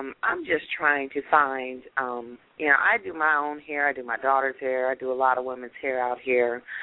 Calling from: Houston, Texas, United States; also born or lived in California; I'm calling from Houston.

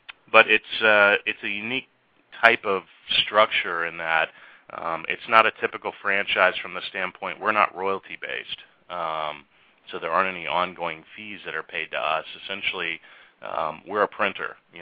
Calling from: Largo, Florida, United States; We're in Largo, Florida.

